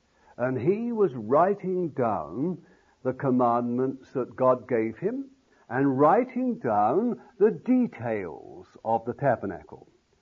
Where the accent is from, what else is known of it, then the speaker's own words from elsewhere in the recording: London, United Kingdom; born there; when I was born in London, they used to call it fist sometimes